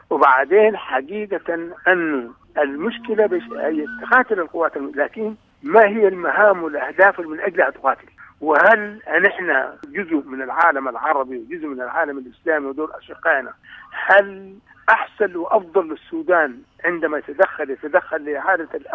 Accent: Sudan; نعم أنا من السودان

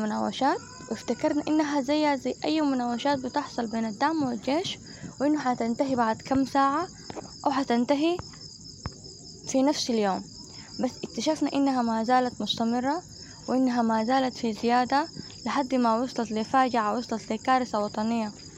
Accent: Khartoum, Sudan; now in Kosti, Sudan; من الخرطوم، حاليا في كوستي وافدة.

